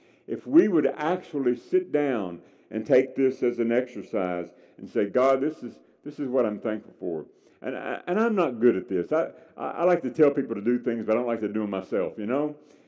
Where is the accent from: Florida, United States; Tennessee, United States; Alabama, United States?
Tennessee, United States; Nashville; I grew up in Nashville. They call it the home of country music.